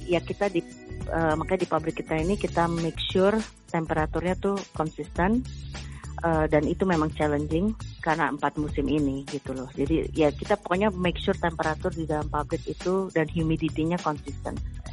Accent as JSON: {"language": "Indonesian", "country": "Indonesia", "tie": "born or raised there", "also_born_or_lived": "Wisconsin / North Carolina / Texas", "moved": "yes", "said": "kita makan tempe hampir setiap hari dulu di Indonesia ya. Mama saya dari Salatiga gitu. Jadi waktu itu pergi ke Amerika di Wisconsin, di North Carolina, di Texas"}